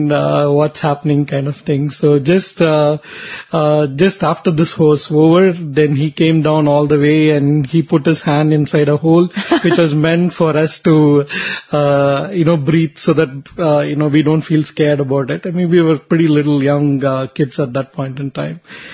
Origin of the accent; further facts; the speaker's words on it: Chennai, Tamil Nadu, India; in Tamil Nadu. I'm from Chennai.